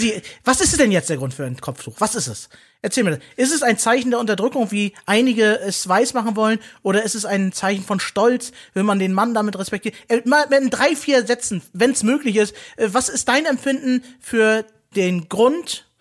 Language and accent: German; Turkey; als Türke hasst man Griechenland